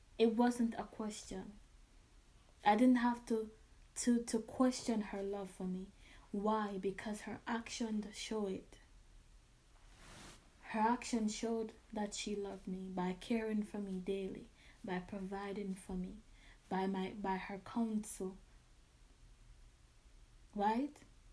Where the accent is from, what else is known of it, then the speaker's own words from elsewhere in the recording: Jamaica; Growing up in Jamaica, my mother, I don't recall my mother ever used to saying to me, I love you.